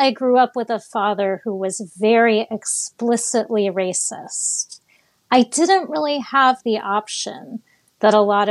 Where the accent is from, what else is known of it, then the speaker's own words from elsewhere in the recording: Miami, Florida, United States; and I grew up in Miami, so it wasn't an environment like the place where he grew up in the Mississippi Delta